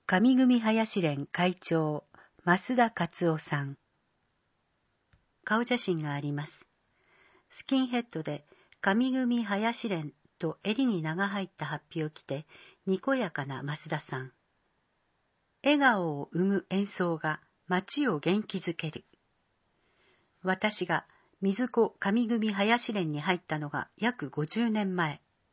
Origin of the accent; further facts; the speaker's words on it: Fujimi, Saitama, Japan; 私も富士見市で育ちましたが、その頃から変わらない地域の温かさを今の子どもたちも受けることができています。